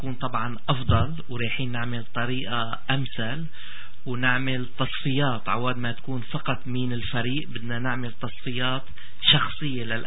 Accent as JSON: {"language": "Arabic", "country": "Syria", "said": "كنت أنا معهم من سوريا"}